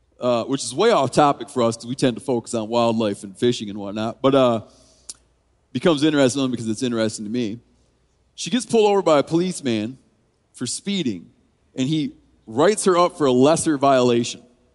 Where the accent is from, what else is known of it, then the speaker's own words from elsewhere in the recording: Twin Lake, Michigan, United States; I grew up in Twin Lake, Michigan, and down the road from us, you had to take, I'm trying to think what road, down Duff Road, Duff turned dirt, and you go down the dirt, and there's Twin Lake Gun Club.